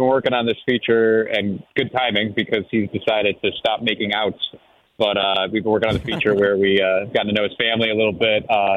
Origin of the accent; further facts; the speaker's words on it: Cleveland, Ohio, United States; as a small market guy myself, I'm from Cleveland.